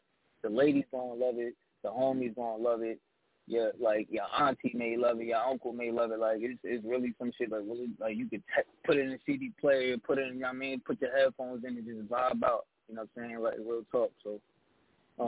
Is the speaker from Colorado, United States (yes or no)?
no; Plainfield, New Jersey, United States; I'm a nigga from Plainfield, you know what I'm saying? I'm a 60s nigga from 700 block in Plainfield, New Jersey.